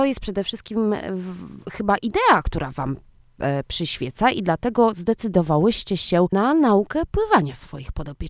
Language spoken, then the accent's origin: Polish; Olsztyn, Warmian-Masurian Voivodeship, Poland; born there; urodziłam się na Warmii, w przepięknym Olsztynie.